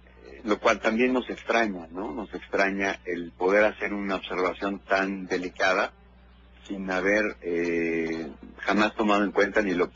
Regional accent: Mexico

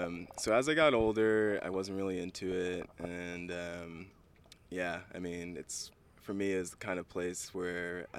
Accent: Connecticut, United States; So I actually grew up in Connecticut.

